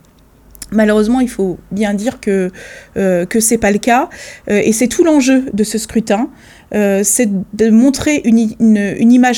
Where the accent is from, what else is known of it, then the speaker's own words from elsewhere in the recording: Pontivy, Brittany, France; Moi, je viens de Pontivy